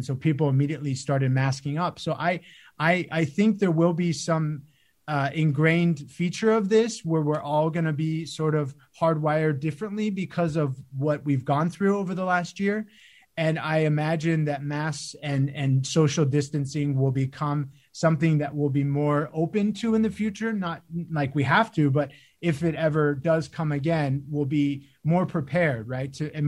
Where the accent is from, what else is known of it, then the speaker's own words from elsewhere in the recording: Arizona, United States; I know I'm from Arizona. I know how hard it would be to wear one in the summer.